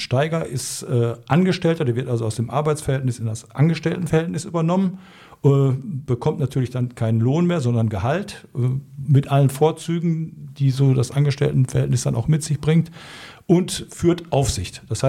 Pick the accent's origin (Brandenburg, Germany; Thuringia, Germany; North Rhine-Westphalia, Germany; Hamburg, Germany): North Rhine-Westphalia, Germany; Voerde; Ich bin also in Förde aufgewachsen und in Förde auch zur Schule gegangen